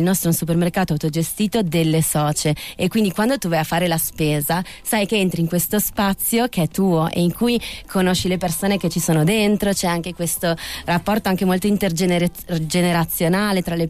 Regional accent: Veneto, Italy; io sono veneta, devo dire, quindi anche per quello che riguarda il volontariato, vengo da un paese della provincia in cui l'idea di comunità è molto forte

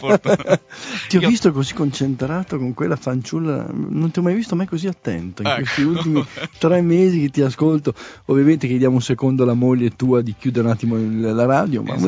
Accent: Trentino-Alto Adige, Italy; ovviamente merende, vengo da Val di Non

